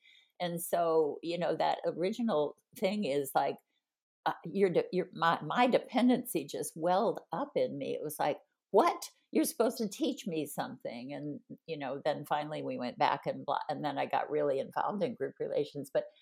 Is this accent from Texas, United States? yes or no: yes; Dallas, Texas, United States; born there; also born or lived in Hawaii / Florida / North Carolina / Nebraska; I was born in Dallas in World War II, but I lived in Hawaii. I lived in Florida twice. I lived in North Carolina. I lived in Nebraska.